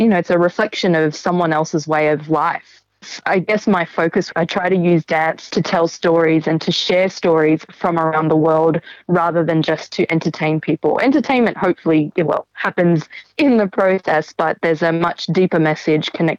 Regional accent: Australia; born there; No, I was born in Australia

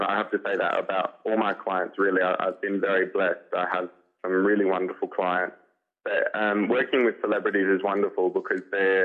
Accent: South Australia, Australia; I just really hope that I can make South Australia and Australia proud, and both the Italian and Bulgarian community, because they've been such a huge support of me my whole life.

